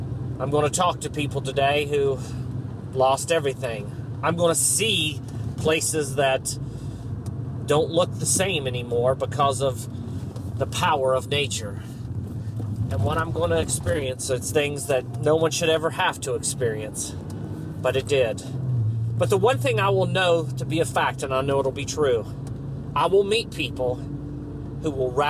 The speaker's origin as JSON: {"language": "English", "region": "West Virginia", "country": "United States", "said": "And I am traveling to the flood-ravaged regions of my home state of West Virginia."}